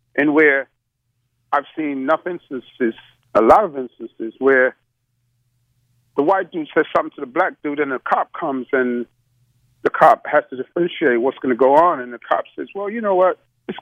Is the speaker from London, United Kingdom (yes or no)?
yes; London, United Kingdom; now in United States; But I grew up in London, England, and I came to the United States in 1976.